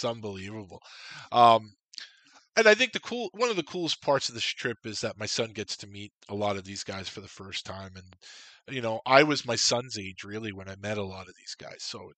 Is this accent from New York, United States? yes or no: yes; New York, United States; For myself, growing up in New York, spending time in Philadelphia, it was always around major league teams.